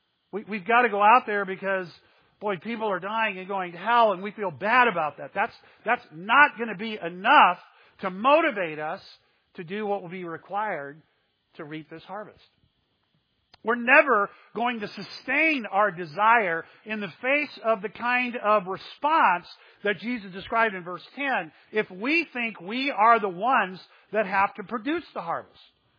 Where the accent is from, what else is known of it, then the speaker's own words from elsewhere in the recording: Texas, United States; I grew up in Texas. My dad ran a hospital in McAllen, Texas. But he bought a little ranch outside of a little town called Mission.